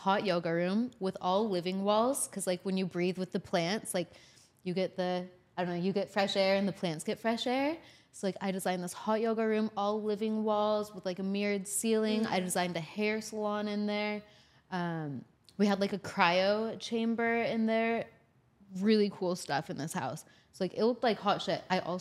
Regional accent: Boulder, Colorado, United States; also born or lived in Sonoma County, California / Mendocino County, California; I'm from Boulder and Sonoma County, Mendocino County. Like, I've been seeing these dirty hippies go to Burning Man my whole life.

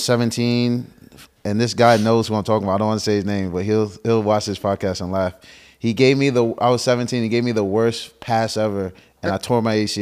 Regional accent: New Jersey, United States; also born or lived in London; Born in London, raised in New Jersey.

